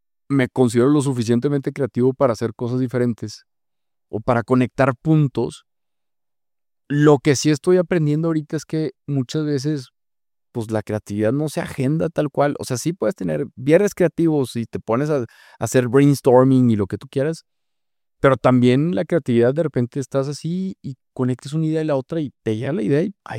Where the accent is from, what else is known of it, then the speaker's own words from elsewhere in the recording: Mexico; Santo Padre, vengo de México.